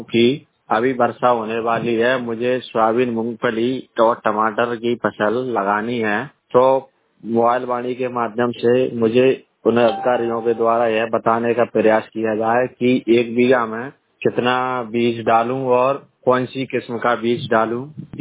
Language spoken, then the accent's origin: Hindi; Pohri, Madhya Pradesh, India; मैं बगवासा विकास खंड पोहरी जिला शिवपुरी का रहने वाला हूं।